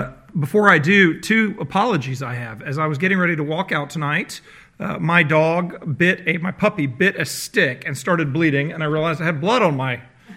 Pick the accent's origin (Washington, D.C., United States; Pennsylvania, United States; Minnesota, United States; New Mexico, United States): Washington, D.C., United States; also born or lived in Mississippi; now in England, United Kingdom; I'm a minister in England. I don't sound like I am. I'm from the States. Actually, I grew up in the western suburbs of Washington, D.C. So that was my home.